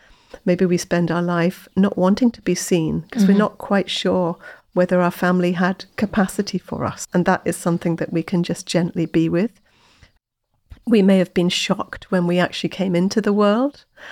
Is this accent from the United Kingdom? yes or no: yes; England, United Kingdom; born there; I was born in England.